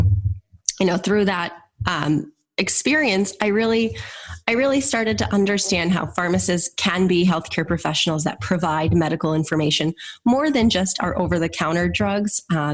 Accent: Minnesota, United States; I returned to my home state of Minnesota

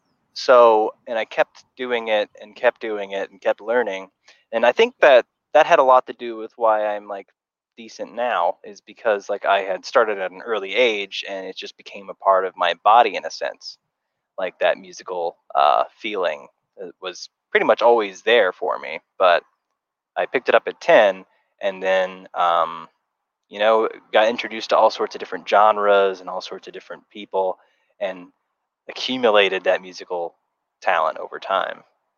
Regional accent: Franklin, Ohio, United States; I grew up in Franklin, Ohio. So deep in the Midwest. It was basically a glorified trailer park home, like one big trailer park that you called a town.

